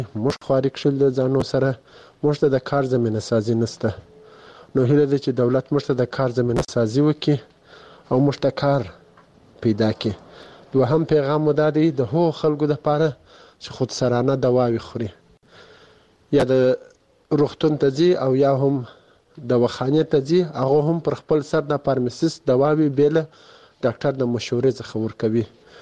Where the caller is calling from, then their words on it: Kandahar, Afghanistan; د کندهار ولایت د سور لسمینا یې څخه تاسو ته پیغام ژدم. زه دلته په کندهار کې په یو شخصي روغتون کې د فارمسیست په حیث دنده اجرا کوم.